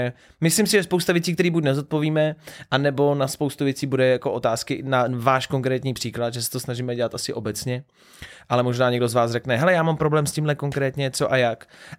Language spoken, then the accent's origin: Czech; Plzeň, Plzeň Region, Czechia; Ne, já jsem z Plzně.